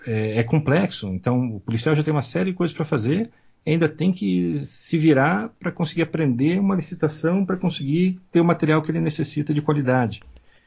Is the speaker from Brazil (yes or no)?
no; New York, United States; eu sou americano, nasci em Nova York, nos Estados Unidos. Então, eu tenho uma parte da família lá, eu fiz uma parte dos meus estudos médicos lá.